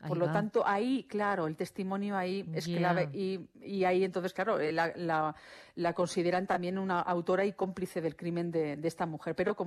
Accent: Spain

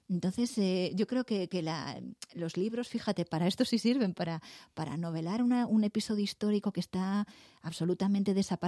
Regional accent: Galicia, Spain; siendo gallega, tan increíble haber estudiado biología

